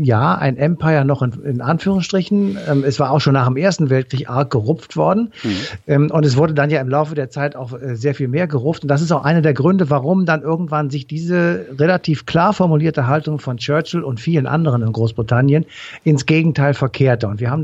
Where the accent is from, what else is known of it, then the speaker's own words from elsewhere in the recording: Cologne, North Rhine-Westphalia, Germany; ich komme ja aus Köln hier